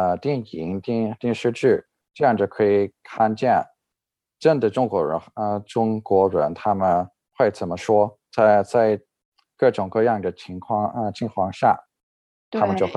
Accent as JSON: {"language": "Chinese", "country": "Netherlands", "second_language": "Chinese", "said": "我是荷兰人，我现在也住在荷兰。我学中文了，已经差不多学了四年了。"}